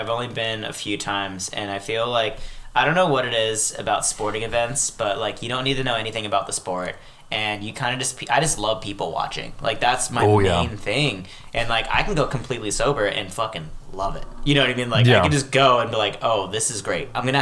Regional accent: San Jose, California, United States; See, we did, because we grew up in San Jose, so we had the San Jose Giants

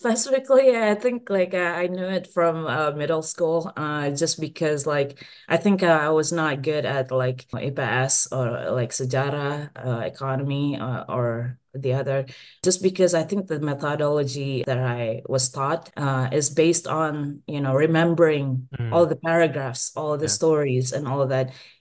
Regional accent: Bandung, West Java, Indonesia; I grew up in Bandung where, you know, everything is very close by.

